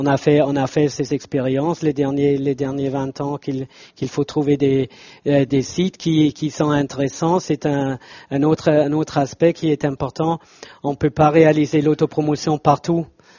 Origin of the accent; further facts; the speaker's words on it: Stuttgart, Baden-Württemberg, Germany; French is a second language; à Stuttgart, on est sérieux, hein. On a une Mercedes et on est sérieux.